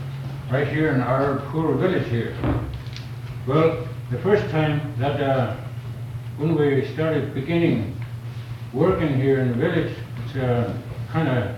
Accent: Arizona, United States; And, I was born here in Arizona, born and raised here.

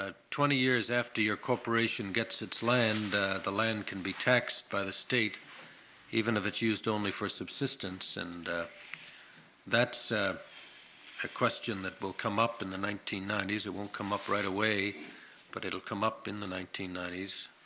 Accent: Canada; I think most of you know that I'm from Canada.

